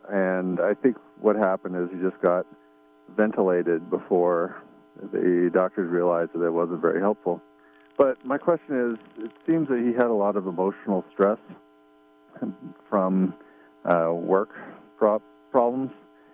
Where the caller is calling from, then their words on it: Arizona, United States; I'm calling from Arizona